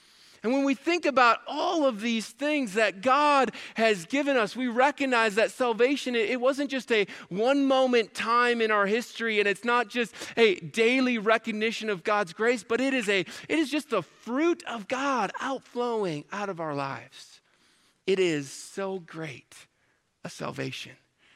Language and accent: English; Chippewa Falls, Wisconsin, United States; It reminds me of a time when I was growing up in Chippewa Falls, Wisconsin. It's just right up 94, 3 hours from here.